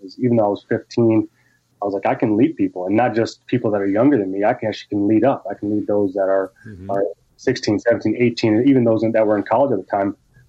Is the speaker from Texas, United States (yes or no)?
no; Michigan, United States; growing up in Michigan, soccer was the sport that, like, if you weren't really an athlete or good at anything else, you played.